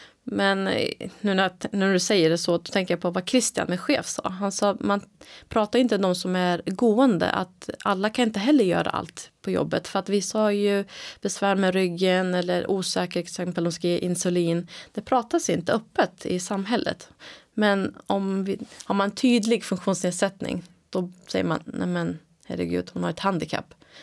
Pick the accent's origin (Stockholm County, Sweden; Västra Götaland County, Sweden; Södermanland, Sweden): Södermanland, Sweden; Katrineholm; Jag kommer från Katrineholm och jag har bilat ner här med mamma som stöd.